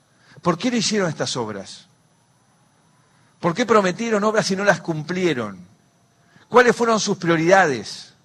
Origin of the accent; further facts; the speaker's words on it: Argentina; lo que somos los argentinos